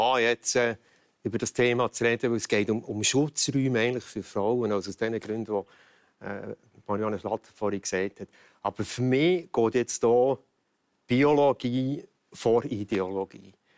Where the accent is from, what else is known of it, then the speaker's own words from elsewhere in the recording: Solothurn, Switzerland; oder ich bin Fasnächtler als Solothurner, oder?